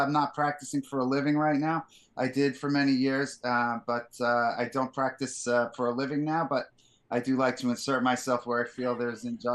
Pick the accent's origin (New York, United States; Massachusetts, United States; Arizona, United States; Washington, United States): New York, United States; Queens; I'm from Queens, actually. We live in New Jersey since the 80s, but I grew up in New York. I grew up right next to Trump. He was a Jamaica. I was Richmond Hill.